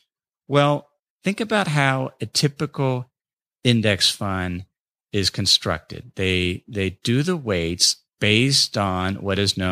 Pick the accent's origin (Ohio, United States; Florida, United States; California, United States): Ohio, United States; North College Hill; the hundreds of businesses in my hometown of North College Hill